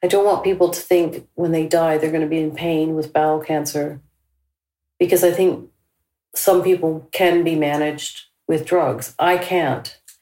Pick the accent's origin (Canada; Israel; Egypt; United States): Canada; now in United Kingdom; I'm originally Canadian. I came over in 1989.